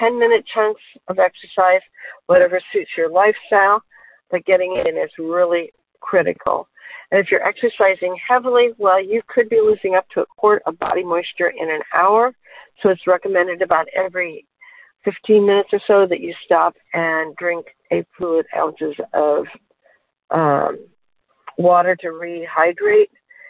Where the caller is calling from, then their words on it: Portland, Oregon, United States; I come to you from Portland, Oregon.